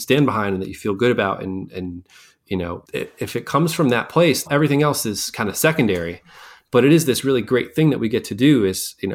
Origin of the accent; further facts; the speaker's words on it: Scranton, Pennsylvania, United States; I grew up in Scranton. Once a year, I would go to the Jersey Shore.